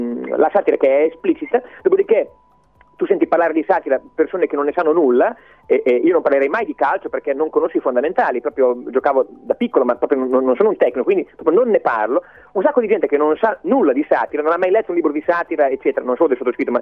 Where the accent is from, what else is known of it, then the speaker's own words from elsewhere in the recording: Emilia-Romagna, Italy; Per fortuna sono romagnolo